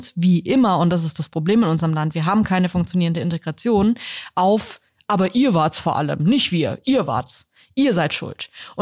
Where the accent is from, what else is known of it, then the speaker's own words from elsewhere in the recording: Hesse, Germany; wir kommen ja eigentlich aus Hessen.